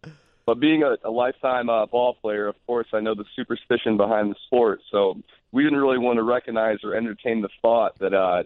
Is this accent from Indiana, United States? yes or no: yes; South Bend, Indiana, United States; South Bend, Indiana, up north. The last stop on the South Shore, luckily.